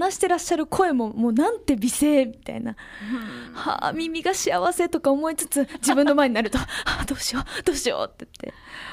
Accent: Kobe, Hyogo, Japan; はい、神戸で育って

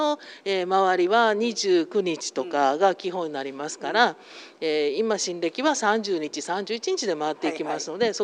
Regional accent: Kobe, Hyogo, Japan; 生まれ育ったのが神戸市の東灘区なんですね。

